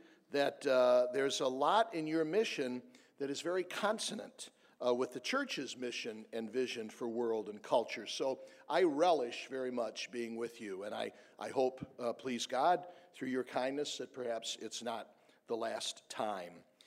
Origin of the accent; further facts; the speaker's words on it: St. Louis, Missouri, United States; When I was a 14-year-old boy growing up in St. Louis